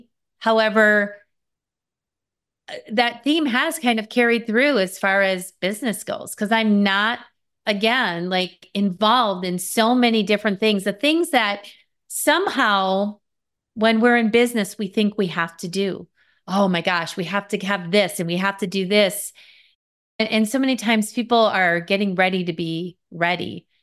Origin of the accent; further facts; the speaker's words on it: Wisconsin, United States; I grew up in the Midwest, Wisconsin here in the States.